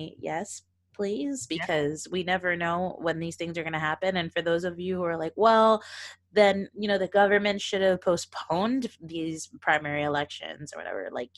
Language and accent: English; Florida, United States; So tropical, because I'm from Florida.